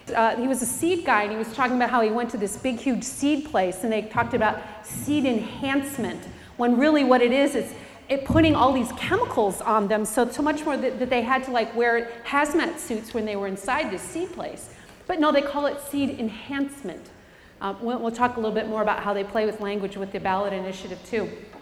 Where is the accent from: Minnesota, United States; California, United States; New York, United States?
California, United States; Chico; I'm a grandmother from Chico, which is a small town north of Sacramento. I've lived there for 34 years.